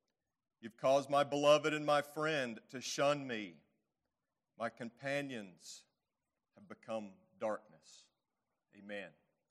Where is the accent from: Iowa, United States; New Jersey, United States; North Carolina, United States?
North Carolina, United States; I remember my grandpa showing me a place on Green River Road where I grew up there in North Carolina.